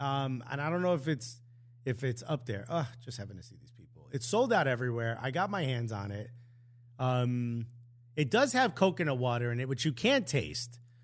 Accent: North West England, United Kingdom; accent: Scouse; I didn't make a mistake. You just don't understand my Scouse accent.

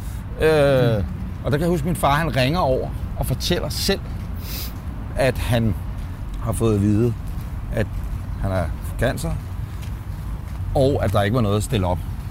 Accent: Ølstykke, Capital Region of Denmark, Denmark; Helt klassisk. Parcelhus. Ølstykke.

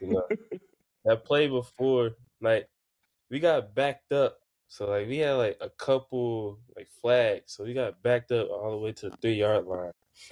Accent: Houston, Texas, United States; now in Ohio, United States; I'm fortunate to be, you know, born and raised in Houston, Texas, and I moved on to Ohio where I'm at now

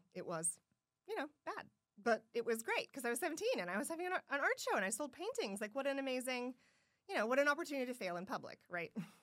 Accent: Siloam Springs, Arkansas, United States; So I came home, right? Because I'm from here originally.

